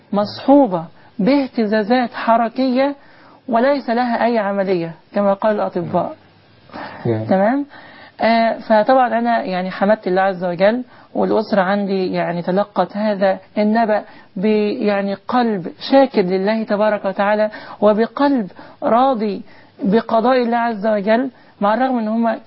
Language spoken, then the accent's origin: Arabic; Dinshal, Beheira, Egypt; born there; أنا من مواليد قرية اسمها دينشال. طبعا قرية دينشال دي من القرى اللي هي موجودة في مركز دمنهور محافظة البحيرة.